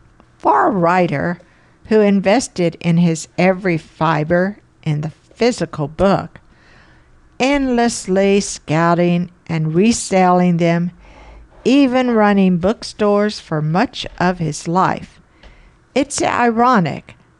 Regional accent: Texas, United States; I grew up in Central Texas, 3 hours south of McMurtry's hometown of Archer City

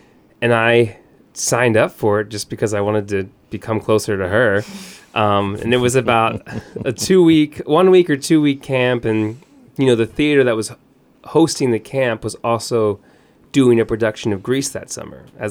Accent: Seaford, Delaware, United States; Yes, I'm originally from Seaford, Delaware.

